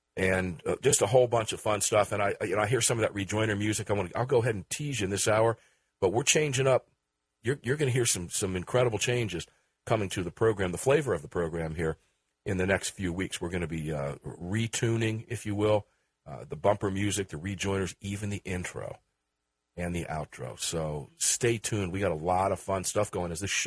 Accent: Tampa, Florida, United States; I'm sure you'll be at the GRPC in Tampa, Florida next year too, back in my hometown, I hope.

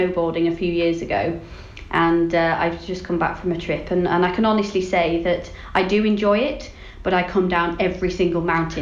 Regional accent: Yorkshire and the Humber, United Kingdom; We used to go racing across all the Yorkshire tracks because I'm from Yorkshire originally.

